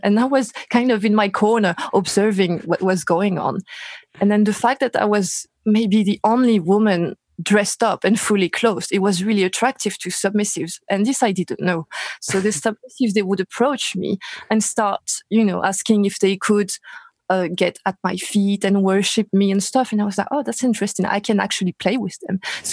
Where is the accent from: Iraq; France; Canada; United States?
France; Paris, Île-de-France; English is a second language; moved away; Paris, France.